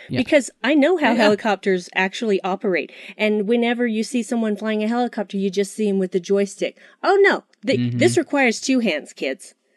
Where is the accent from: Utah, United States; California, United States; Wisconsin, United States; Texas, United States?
Utah, United States; My home state, Utah.